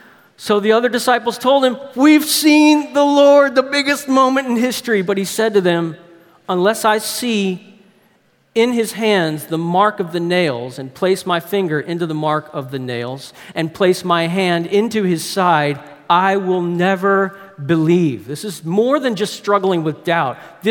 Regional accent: New Orleans, Louisiana, United States; Growing up in New Orleans, I went to a bunch of NFL games, watched the Saints.

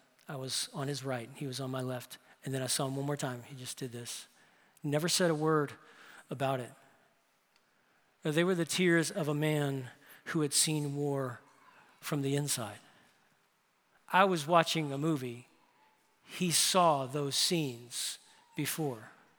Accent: New Orleans, Louisiana, United States; And then when the World War II Museum was established in my hometown in New Orleans

